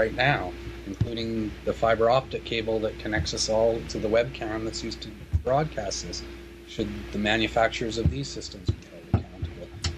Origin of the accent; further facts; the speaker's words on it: Canada; the basic human rights that I, as a Canadian, enjoy